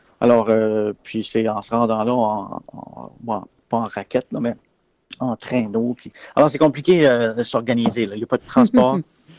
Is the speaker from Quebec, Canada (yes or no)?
no; Caraquet, New Brunswick, Canada; Puis à Caraquet, on s'appelle toujours les Acadiens, parce qu'on est des Acadiens, puis on s'appelle les Acadiens de Caraquet.